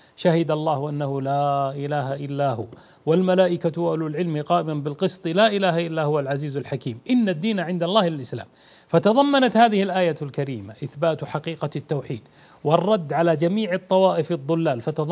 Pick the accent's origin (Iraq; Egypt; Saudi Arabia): Saudi Arabia; فأنا من المملكة العربية السعودية